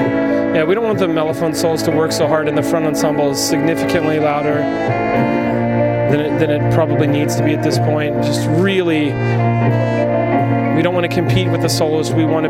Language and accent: English; Carmel, Indiana, United States; I'm from Carmel, Indiana.